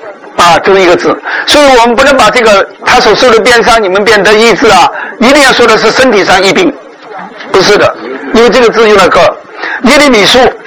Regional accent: China; 我因为我是从大陆来的，可能你们没有听过

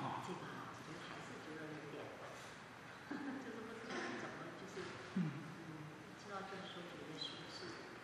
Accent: Shenzhen, Guangdong, China; now in Canada; 然后我是从深圳来的。

